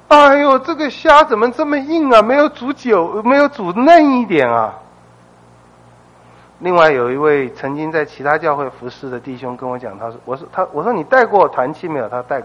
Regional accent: Taiwan; 我绝对要说我们要尽我们的力量，靠着上帝给我们的恩典，让人的生活能够改善，包括让我们台湾的同胞的生活能改善。

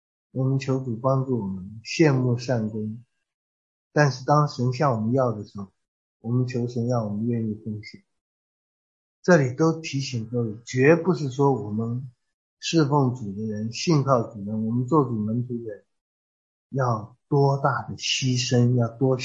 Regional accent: China; 我们中国人孔子都说，父亲小杖则受，大杖则走。

